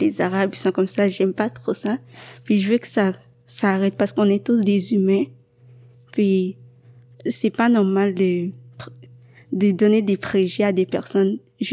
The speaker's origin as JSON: {"language": "French", "country": "Haiti", "said": "j'ai 19 ans. Je viens d'Haïti."}